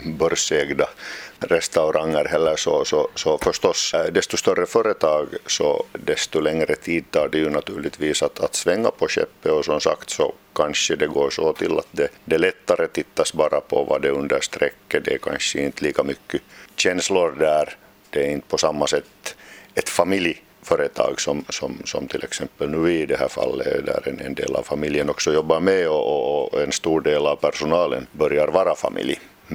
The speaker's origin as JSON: {"language": "Swedish", "town": "Hanko", "region": "Uusimaa", "country": "Finland", "tie": "born or raised there", "said": "Det är min hemstad"}